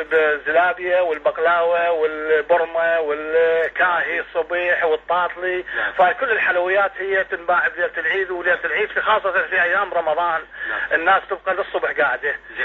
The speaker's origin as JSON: {"language": "Arabic", "country": "Iraq", "moved": "yes", "lives_now": "United States", "said": "ما زلنا احنا في الغربه نفس العادات اللي موجودة عندنا في العراق."}